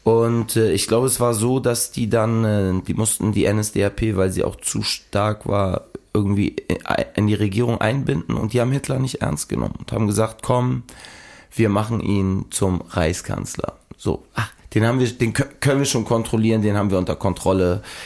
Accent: Germany; Also als deutscher Jugendlicher, also ist es uncool zu sagen, ich bin stolzer Deutscher und so.

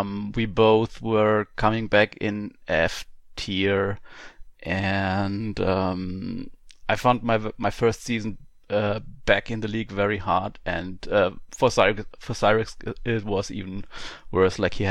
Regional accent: Baden-Württemberg, Germany; English is a second language; Okay, so yeah, I'm from Germany. I live in the southwestern part of Germany, only 45 minutes to the French border.

